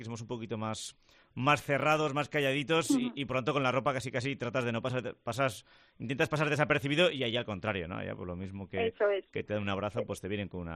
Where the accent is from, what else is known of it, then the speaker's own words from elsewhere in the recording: Navarre, Spain; Es que soy muy navarro. Yo más los de aquí.